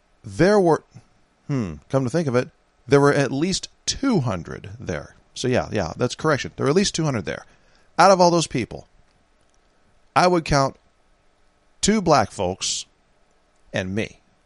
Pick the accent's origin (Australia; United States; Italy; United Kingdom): United States; San Francisco, California; I just mentioned that I was from San Francisco because he talked about Berkeley.